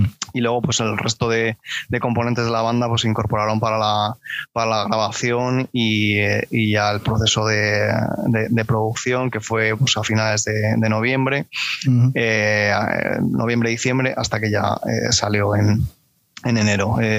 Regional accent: Madrid, Community of Madrid, Spain; Yo soy de Hortaleza, del distrito de Hortaleza, o barrio de Hortaleza, como le quieras llamar. Uh-huh. Y es un barrio con gen rockero dentro de la ciudad de Madrid.

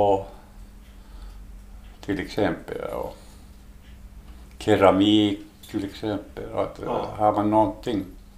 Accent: Finland; now in Sweden; Ja, jag kommer från Finland, ja.

